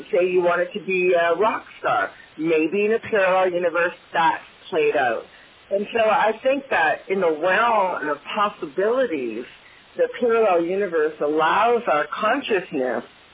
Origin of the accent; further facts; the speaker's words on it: Canada; when I grew up in Canada, The Wizard of Oz came on TV once a year. I mean, we only had back then like 3 TV stations, and one of them was in French.